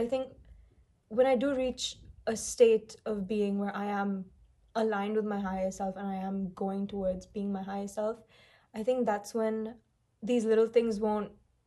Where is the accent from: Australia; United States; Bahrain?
Bahrain; So I'm from Bahrain, and back then I had my GCSEs going on.